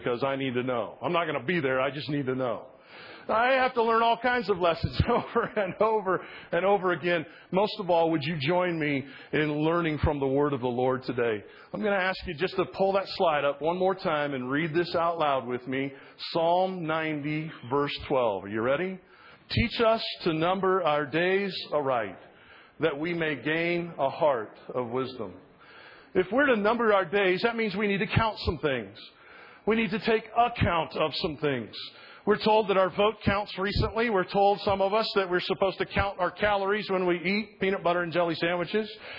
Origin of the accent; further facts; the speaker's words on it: Phoenix, Arizona, United States; born there; I was born in Phoenix. There's no elk out there.